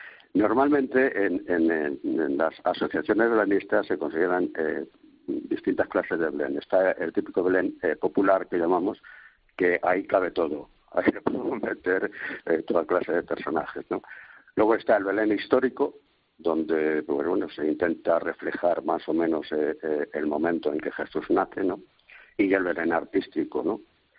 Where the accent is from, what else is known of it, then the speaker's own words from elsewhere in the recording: Toledo, Castilla-La Mancha, Spain; como toledano que soy, pues imagina que ha sido una gran satisfacción.